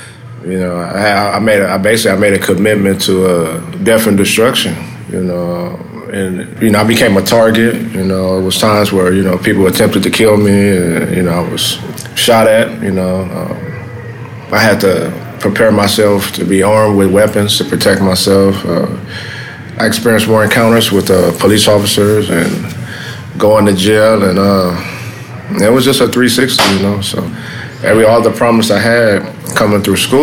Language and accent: English; Los Angeles, California, United States; I grew up in South LA, which is you know, it's a gang infested, you know, a lot of crime, a lot of gang activity, a lot of drug dealing and stuff like that.